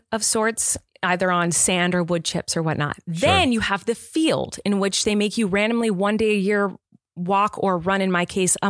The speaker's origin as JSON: {"language": "English", "region": "California", "country": "United States", "tie": "born or raised there", "said": "So I grew up in California here, right? And so it's pretty much sunny all year and there's a few rainy days."}